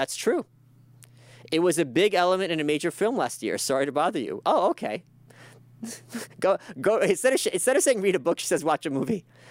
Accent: Brooklyn, New York, United States; Bitch, I'm from Brooklyn.

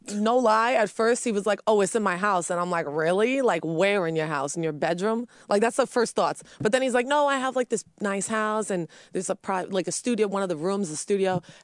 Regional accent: The Bronx, New York, United States; In the Bronx. I'm from the Bronx.

